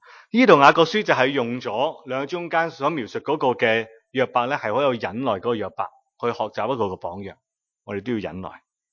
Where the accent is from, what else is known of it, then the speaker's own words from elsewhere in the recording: China; 如果我们中国人会讲一句说话，说失败乃成功之母